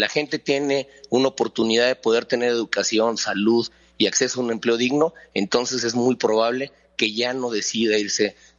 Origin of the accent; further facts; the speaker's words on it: San Miguel de Allende, Guanajuato, Mexico; me encanta presumir a mi pueblo. Me encanta aprovechar el gran rating que tienes para decirte todo lo bueno que tiene San Miguel de Allende, un municipio extraordinario.